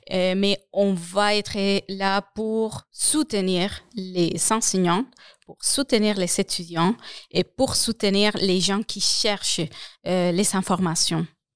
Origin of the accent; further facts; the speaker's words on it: Colombia; now in Quebec, Canada; Je viens de la Colombie et il y a, par exemple, les milieux communautaires, entre guillemets, mais c'est totalement différent.